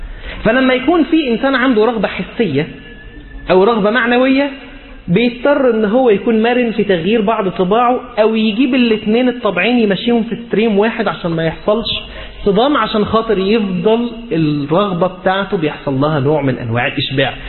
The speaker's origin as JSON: {"language": "Arabic", "country": "Egypt"}